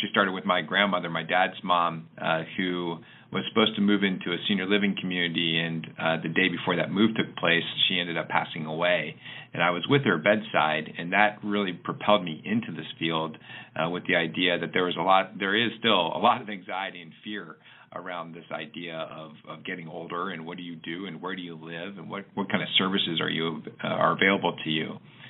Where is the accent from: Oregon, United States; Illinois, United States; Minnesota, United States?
Oregon, United States; I grew up in Oregon, and we would go visit a beloved relative, my Aunt Lil, in California